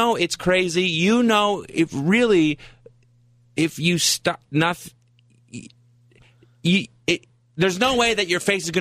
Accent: Ottawa, Ontario, Canada; also born or lived in Saskatchewan; I'm from Ottawa.

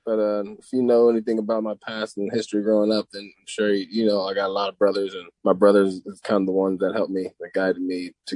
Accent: San Bernardino, California, United States; I'm from San Bernardino originally.

